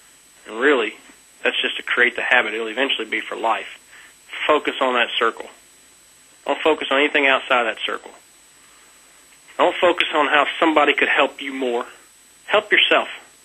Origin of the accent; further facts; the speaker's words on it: North Carolina, United States; Hey, I grew up in North Carolina. I can completely understand not being a good reader. It's part of our state motto.